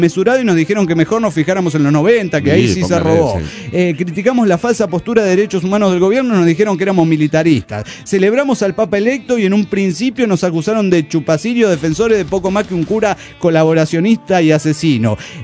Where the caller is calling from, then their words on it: Santa Rosa, La Pampa, Argentina; Soy la bruja de Santa Rosa, Argentina